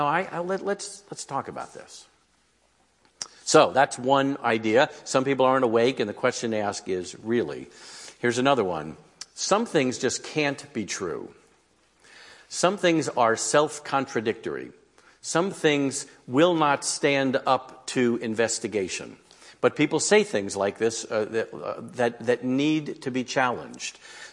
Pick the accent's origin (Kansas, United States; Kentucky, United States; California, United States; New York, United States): New York, United States; I always have to remind people I'm originally from New York and I'm Jewish.